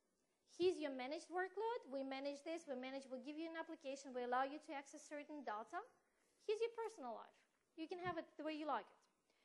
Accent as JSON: {"language": "English", "country": "Russia", "second_language": "English", "said": "I am originally from Russia's business from Serbia, so we still have lots of relatives overseas"}